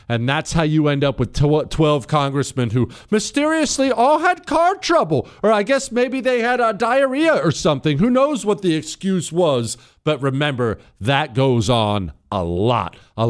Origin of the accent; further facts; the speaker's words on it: Ohio, United States; born there; I was born in Ohio, and I adore Ohio